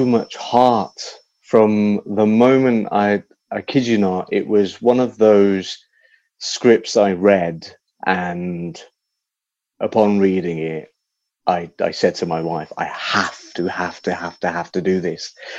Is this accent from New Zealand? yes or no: no; Midlands, United Kingdom; now in London, United Kingdom; And then it wasn't until actually I moved to London from the Midlands back in 2012.